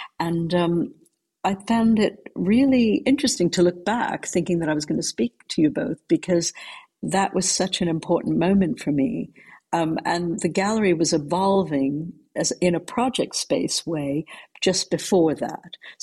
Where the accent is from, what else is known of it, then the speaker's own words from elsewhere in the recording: New York, United States; I came originally from New York, as you know.